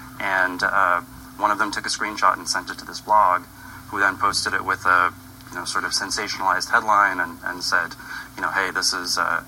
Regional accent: United States; born there; I was born in the United States.

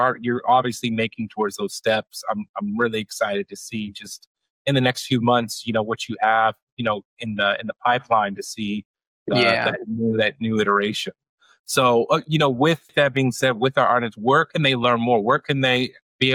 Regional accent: Italy; moved away; And I came from, my wife and I came from Italy.

